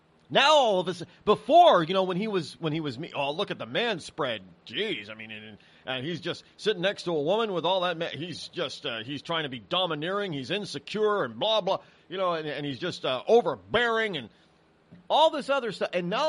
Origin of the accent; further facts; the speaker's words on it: New England, United States; I'm from New England. We don't know how to pronounce anything correctly.